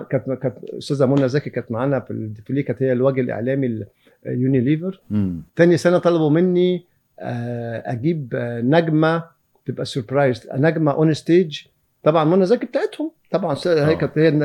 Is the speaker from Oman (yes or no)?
no; Egypt; ونفسي يبقى عندنا في مصر مش واحد ولا اتنين، احنا عندنا 110 مليون